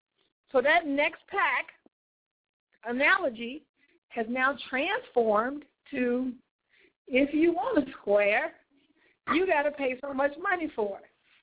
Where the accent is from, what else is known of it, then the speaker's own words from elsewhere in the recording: Chicago, Illinois, United States; When I was in Chicago, however many years it was, I'm from Chicago.